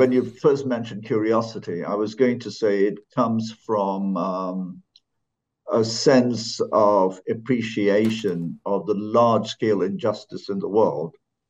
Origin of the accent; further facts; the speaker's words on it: Malaysia; moved away as an adult; also born or lived in London; I was brought up, I was born in Malaysia, the one of eight. My parents are migrants from India.